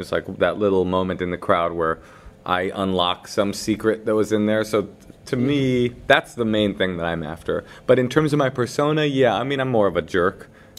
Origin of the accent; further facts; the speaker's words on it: United States; Me too. I'm the American guy. Why do I say Paris?